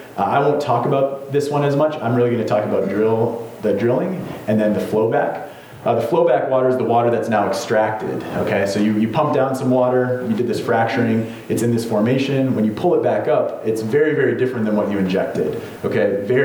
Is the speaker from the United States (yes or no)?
yes; Wisconsin, United States; including my hometown in Wisconsin.